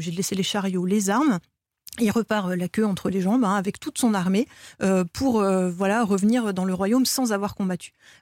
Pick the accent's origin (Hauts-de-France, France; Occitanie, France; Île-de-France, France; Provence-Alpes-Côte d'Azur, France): Hauts-de-France, France; Lille; Je suis de Lille, hein, donc je vais utiliser la drache.